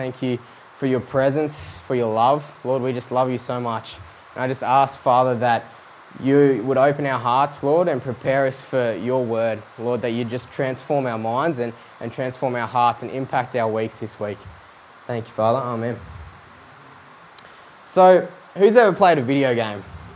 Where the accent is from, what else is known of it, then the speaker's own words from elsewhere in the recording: Australia; because I'm Australian and I like shortening things